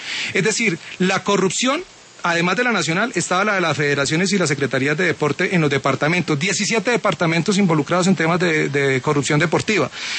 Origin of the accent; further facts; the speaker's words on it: Bucaramanga, Santander, Colombia; Si lo está insinuando porque estamos en Bogotá, no soy de Bogotá, soy de Bucaramanga.